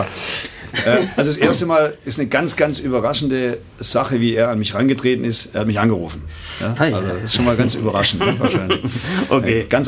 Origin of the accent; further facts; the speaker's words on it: Heilbronn, Baden-Württemberg, Germany; Ich komme aus dem Heilbronner Raum, also das ist ein Katzensprung hier nach Mannheim.